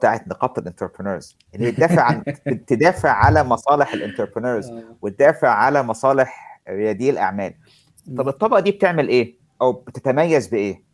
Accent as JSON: {"language": "Arabic", "country": "Egypt", "said": "لان في الاخر اللي مش موجود عندنا في مصر"}